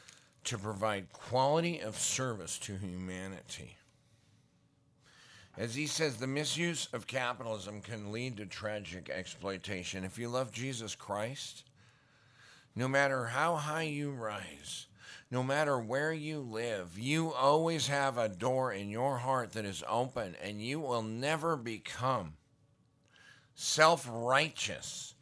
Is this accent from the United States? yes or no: yes; Great Falls, Montana, United States; I grew up in Montana, Great Falls, 5 major Indian reservations within a 100-mile radius.